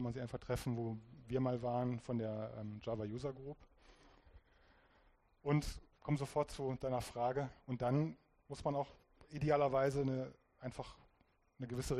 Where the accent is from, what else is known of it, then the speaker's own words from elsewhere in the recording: Ratingen, North Rhine-Westphalia, Germany; Ich komme aus Ratingen, zwischen Düsseldorf und Essen.